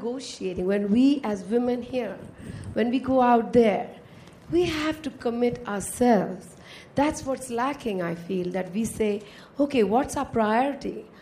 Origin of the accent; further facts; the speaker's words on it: India; And as far as I'm concerned, I come from India.